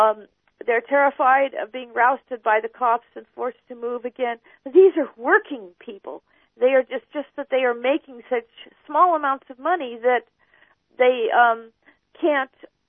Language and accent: English; Los Altos, California, United States; I grew up in this general area. I was raised in Los Altos.